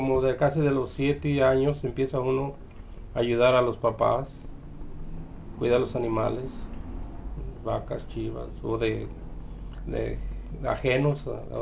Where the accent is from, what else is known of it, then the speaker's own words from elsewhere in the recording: Pénjamo, Guanajuato, Mexico; born there; Nací en Guanajuato, en el estado de Guanajuato.